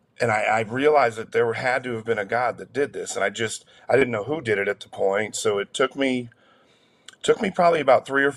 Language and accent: English; New England, United States; born or raised there